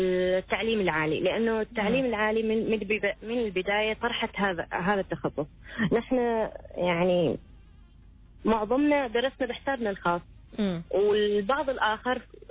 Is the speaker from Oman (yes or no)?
yes; Oman